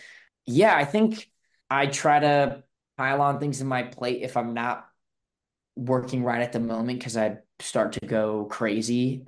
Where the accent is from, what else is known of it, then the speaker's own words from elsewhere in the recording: Claremont, California, United States; I'm trying to film it in my hometown of Claremont. So it's at some of the colleges here.